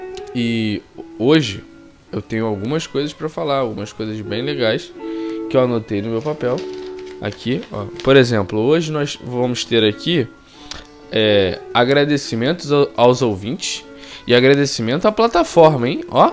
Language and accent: Portuguese; Rio de Janeiro, Brazil; Isso é um orgulho que eu tenho a dizer como carioca.